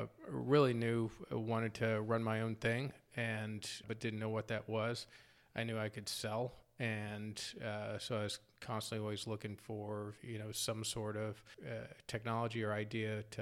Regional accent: Norman, Oklahoma, United States; born there; now in Texas, United States; I was born in Norman, Oklahoma, part of the Boomer Sooners, mm-hmm. and moved to Texas. Been here for 42 years now, so fully transplanted.

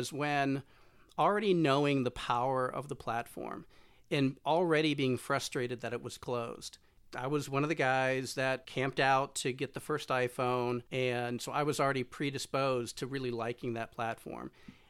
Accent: Tampa, Florida, United States; I'm from Tampa, Florida, where my parents still live today.

